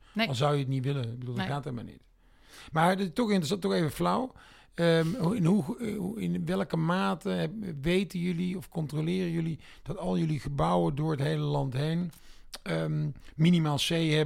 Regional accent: Vught, North Brabant, Netherlands; Ik heb iets meegenomen voor jou uit de plaats waar ik ben opgegroeid. Het mooie Vught.

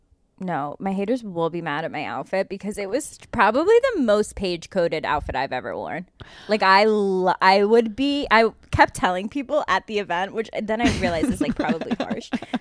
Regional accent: New York, United States; And I go, no, no, I'm from New York.

